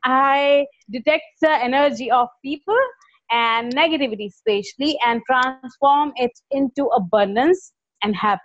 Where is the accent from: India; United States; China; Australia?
India; I'm from India.